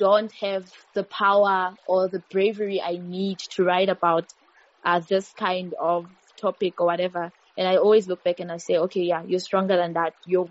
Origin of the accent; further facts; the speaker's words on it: Mamelodi, Gauteng, South Africa; I am currently connecting from Mamelodi, my hometown.